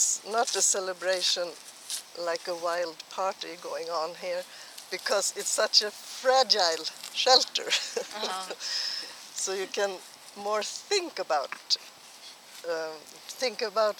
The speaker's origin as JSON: {"language": "English", "country": "Sweden", "second_language": "English", "said": "from Sweden. And I speak English now"}